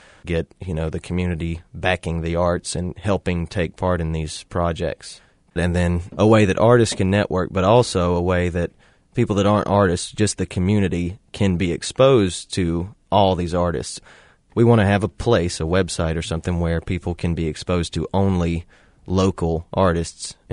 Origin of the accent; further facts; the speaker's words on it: King, North Carolina, United States; I'm from Stokes County, from King.